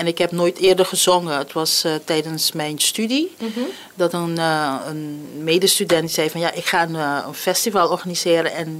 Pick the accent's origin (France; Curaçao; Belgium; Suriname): Curaçao; Ik ben op Curaçao geboren en getogen, hier opgegroeid, gestudeerd aan de Universiteit van de Nederlandse Telen toen. Ik heb bedrijfskunde gestudeerd en daarna ben ik naar Nederland gegaan.